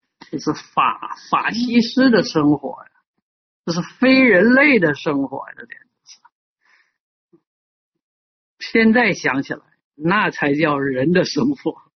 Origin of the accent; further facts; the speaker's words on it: China; 外国人嘛，展示出我们中国人的那种风度。